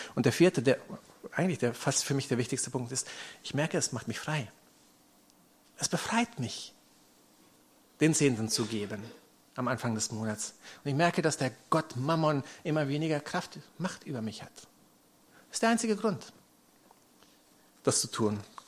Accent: Indonesia; ich bin in Indonesien aufgewachsen

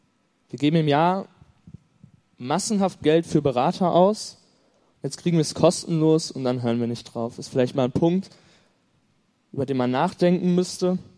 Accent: Mainz, Rhineland-Palatinate, Germany; ich komme aus Mainz.

